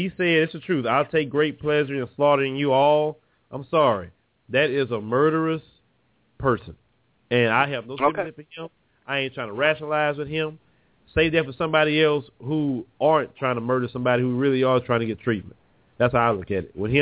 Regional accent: Texas, United States; I'm from Texas. That won't weird me out.

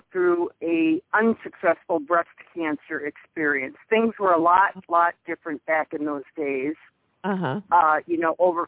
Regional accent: Pasadena, California, United States; I grew up in Los Angeles, in Pasadena, California.

